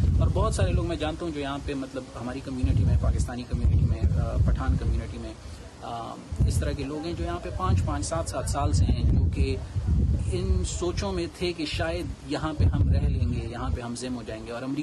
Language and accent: Urdu; Peshawar, Khyber Pakhtunkhwa, Pakistan; moved away as an adult; now in Cleveland, United States; میرا تعلق پشاور سے ہے. میری ساری زندگی، میری ایجوکیشن پشاور میں ہوئی ہے. میں یہاں پہ ریزیڈنسی کرنے آیا ہوں کلیولینڈ میں. پچھلے میرا خیال ہے 2 سال سے، 2014 سے میری رہائش ہے. I am N immigrant.